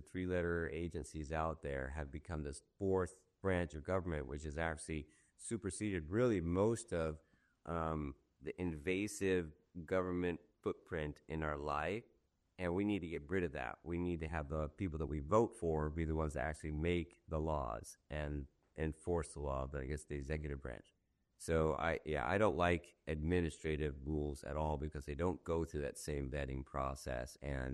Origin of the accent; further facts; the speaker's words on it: Arizona, United States; I'm from Arizona. I'm not even from here.